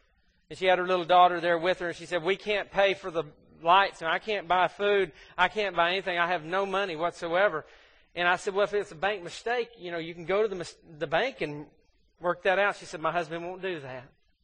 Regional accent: Mississippi, United States; I'm from Mississippi. That makes perfect sense.

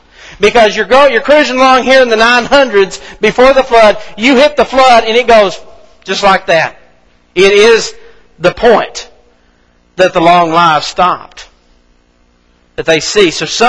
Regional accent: Mississippi, United States; I'm going to count on my fingers here because I'm from Mississippi

